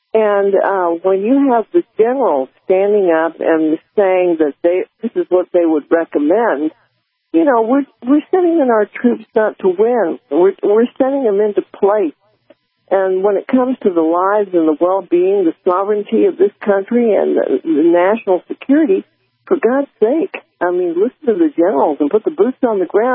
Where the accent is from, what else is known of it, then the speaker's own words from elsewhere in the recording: Texas, United States; now in California, United States; I'm over here in California and I'm from Texas, and we've known for many years that terrorists are crossing the border.